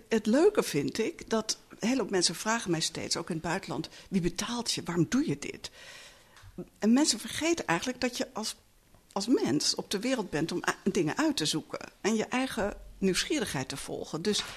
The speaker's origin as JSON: {"language": "Dutch", "country": "Netherlands"}